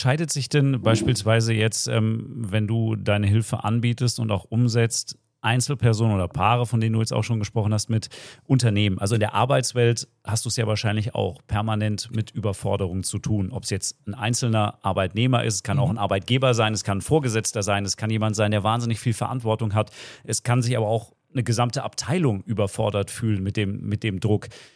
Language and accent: German; Freiburg, Baden-Württemberg, Germany; born there; Das ist meine Geburtsstadt